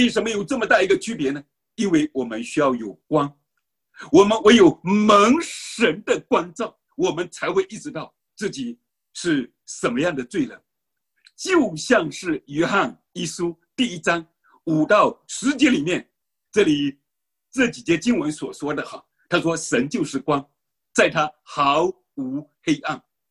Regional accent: Fujian, China; 因为我自己在福建的农村里面长大，所有的亲戚朋友呢都是拜佛的。

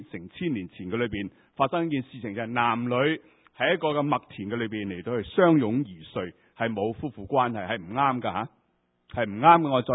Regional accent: Hong Kong; 他缺乏我们香港人那种灵活的，没有那种弹性的

